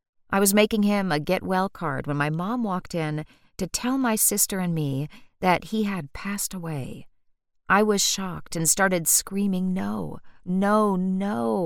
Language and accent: English; Lafayette, Louisiana, United States; we moved from my hometown of Lafayette to Monroe, Louisiana.